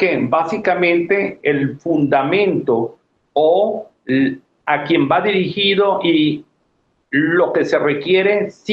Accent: Venezuela; Yo soy de origen venezolano.

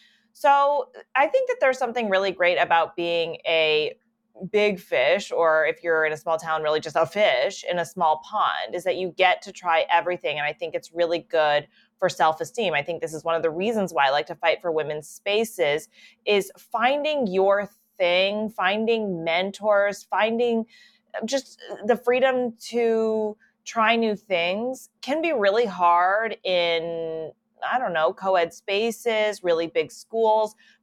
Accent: Kansas, United States; So yeah, I'm from Western Kansas. I grew up on 60 acres. I went to public school. My mom is not from this country

